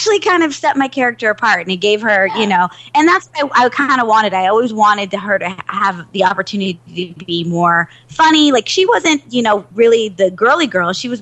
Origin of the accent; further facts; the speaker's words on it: Dallas, Texas, United States; I'm doing a screening in Dallas, which is my hometown